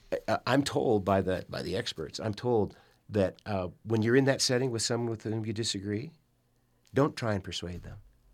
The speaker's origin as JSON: {"language": "English", "town": "Round Hill", "country": "United States", "tie": "born or raised there", "said": "It's going to be solved in my hometown of Round Hill."}